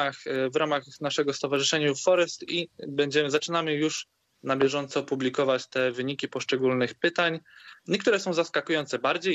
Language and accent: Polish; Żary, Lubusz Voivodeship, Poland; pochodzę z Żar. Obecnie studiuję, działam społecznie